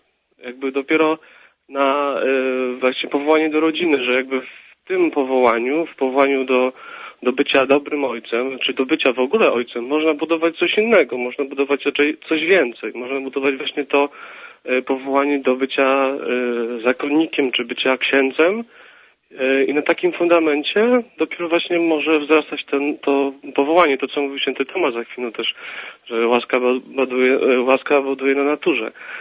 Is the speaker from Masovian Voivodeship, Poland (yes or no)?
no; Kraków, Lesser Poland, Poland; Ja studiuję, jestem z Krakowa, studiuję w tej chwili filozofię